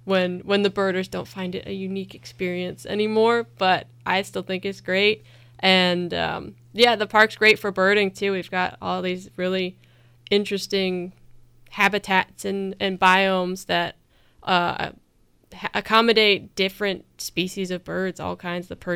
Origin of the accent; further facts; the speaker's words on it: Virginia, United States; I was born and raised in Virginia. In college, I got really into archaeology, so I went to Longwood University and studied archaeology there, and went to grad school in Indiana